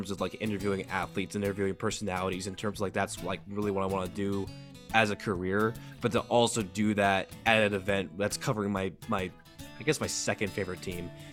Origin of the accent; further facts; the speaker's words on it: Lawrence, Kansas, United States; because like I'm from Kansas and lived in Lawrence, which is where the school is.